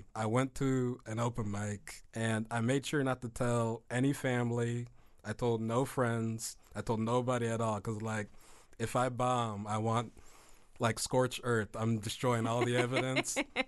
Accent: Springfield, United States; Yeah. Born and raised in Springfield.

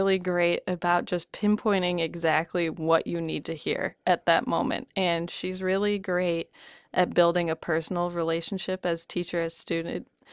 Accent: St. Charles, Illinois, United States; I grew up in St. Charles, Illinois, which is a western suburb of Chicago, and I found myself at the University of Iowa for my undergraduate degree

